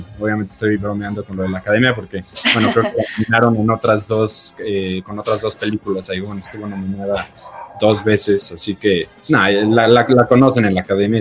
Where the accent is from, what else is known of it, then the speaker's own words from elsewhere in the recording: Mexico; para los nuevos talentos mexicanos que tantos orgullos nos han dado como mexicanos